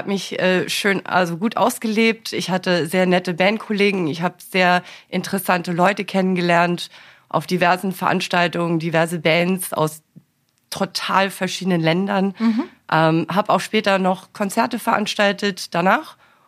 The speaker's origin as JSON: {"language": "German", "town": "Frankfurt", "region": "Hesse", "country": "Germany", "said": "deutscherseits bin ich ja aus Frankfurt am Main, also aus der Nähe von Frankfurt am Main."}